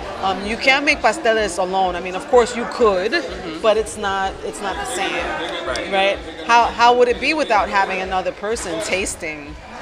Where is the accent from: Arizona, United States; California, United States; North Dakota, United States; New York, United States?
New York, United States; New York City; I'm from the Boogie Down Bronx, Puerto Ricana.